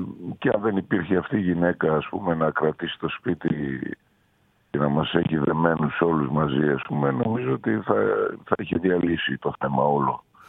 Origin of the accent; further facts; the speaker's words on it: Thessaloniki, Central Macedonia, Greece; Γιατί είμαστε από Θεσσαλονίκη.